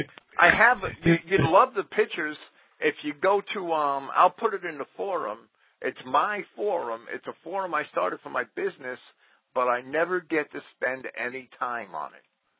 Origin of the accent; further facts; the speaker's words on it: Jersey City, New Jersey, United States; But not actually where I grew up in Jersey City, there's a lot of old Dutch names.